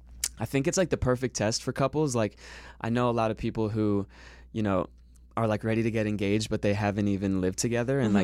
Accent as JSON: {"language": "English", "region": "Florida", "country": "United States", "tie": "born or raised there", "said": "But I grew up in Florida. Didn't really get into music until like junior year of high school."}